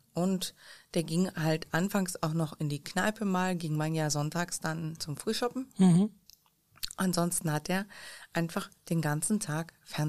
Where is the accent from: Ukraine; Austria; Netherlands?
Netherlands; South Holland; now in Jülich, Germany; weil man weiß ja, ich komme aus Holland Süd.